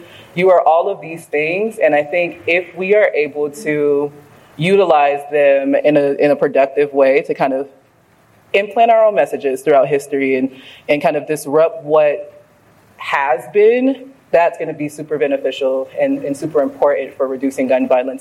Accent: Miami, Florida, United States; I'm from Miami, Florida originally.

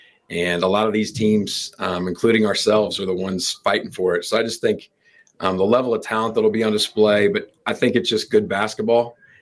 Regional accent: Wichita, Kansas, United States; You know, I think being from Wichita, growing up in Wichita, and being a basketball guy my whole life, as many people here in Wichita are, I understand the love for the game that many Wichitans have, and people from Kansas.

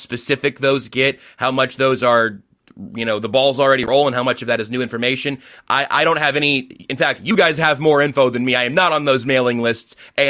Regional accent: Kansas, United States; also born or lived in Wichita; now in Missouri, United States; I was born in Wichita. I spent the first 10 years of my life there. My family moved up to the Kansas side of the KC metro area. At that point, I went to school on the Kansas side and then moved to this place here in Missouri in 2020

